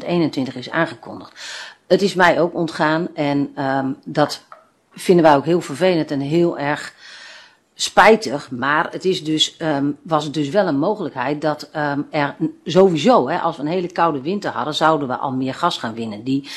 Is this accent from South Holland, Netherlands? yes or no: no; Groningen, Netherlands; het risico wat wij als Groningers lopen